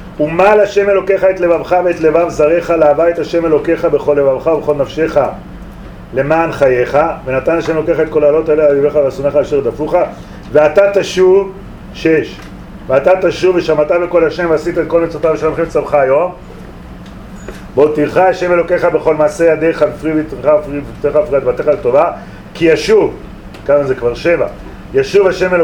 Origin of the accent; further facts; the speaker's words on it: Jerusalem, Jerusalem District, Israel; born there; אני נולדתי בבית וגן, נולדתי בבית וגן. כשאני נולדתי בבית וגן היה מקום ריק לגמרי.